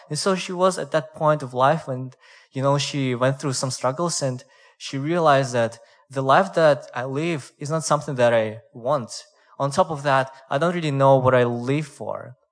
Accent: Russia; moved away as an adult; I'm from Russia, but I'm Asian. I'm Korean, more specifically. … I come from Russia here to study English and business 3 years ago.

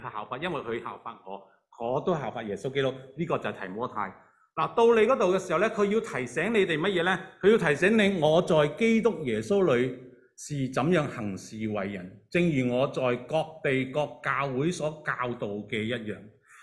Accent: Guangdong, China; 所以我们广东人说

